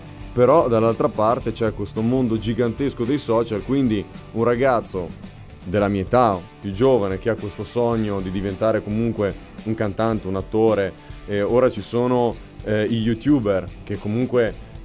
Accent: Drena, Trentino-Alto Adige, Italy; ciao a tutti, vengo dal Trentino, vengo da un piccolissimo paesino che si chiama Drena

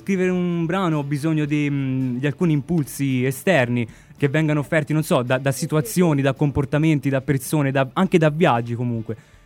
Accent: Pisa, Tuscany, Italy; io sono pisano.

